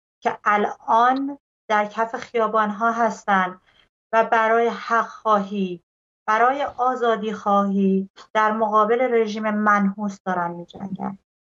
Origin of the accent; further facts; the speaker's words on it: Gilan, Iran; من از گیلان اومدم